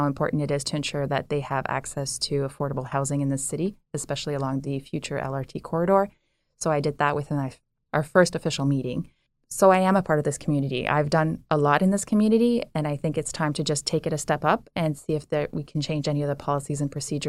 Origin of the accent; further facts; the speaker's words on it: Hamilton, Ontario, Canada; first language French; English is a second language; I played soccer in the city of Hamilton in the east end. That's how I grew up. I grew up in French in Hamilton, which is pretty interesting way of living, because we are technically considered a francophone city in Ontario